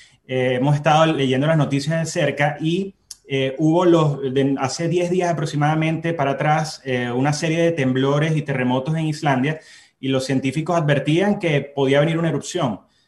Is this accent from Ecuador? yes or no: no; Puerto La Cruz, Anzoátegui, Venezuela; Yo soy de Puerto La Cruz.